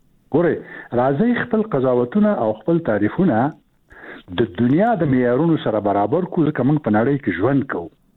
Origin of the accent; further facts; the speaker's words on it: Afghanistan; موږ افغانان